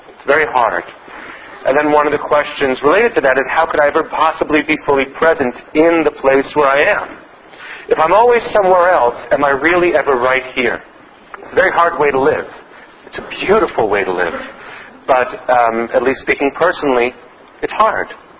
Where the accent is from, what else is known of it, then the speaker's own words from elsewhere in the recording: New York, United States; I look at a tall building, and I think of being a New Yorker.